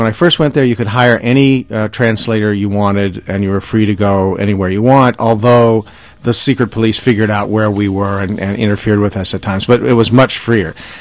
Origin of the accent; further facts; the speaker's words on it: United States; As an American reporter, everybody I met, without exception, was friendly, was hospitable.